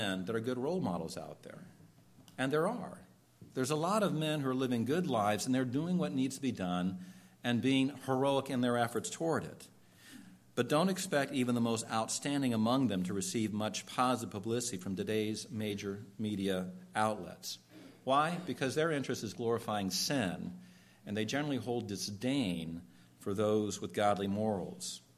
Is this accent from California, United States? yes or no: yes; California, United States; But Ronald Reagan, who's the governor of the state, my home state, California, made a good showing in 76.